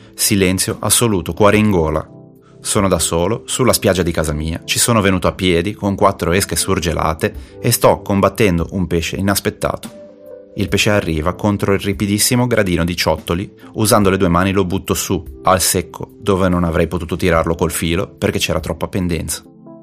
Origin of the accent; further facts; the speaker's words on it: Camogli, Liguria, Italy; Abitavo in una vecchia mansarda coi travi in legno a Camogli, in provincia di Genova. Ok, scontato a sentire il mio dialetto.